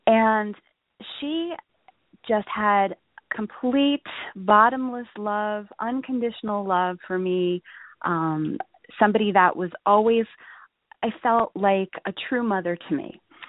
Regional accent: Toms River, New Jersey, United States; Well, I grew up in Toms River mostly. So, you know, that does make me, I guess, a pretty authentic Jersey girl.

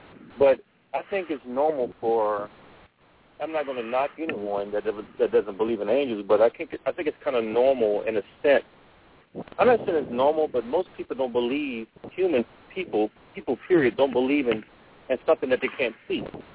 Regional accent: Jonesboro, Louisiana, United States; also born or lived in Houston; I was down my hometown, Louisiana, in Jonesboro.

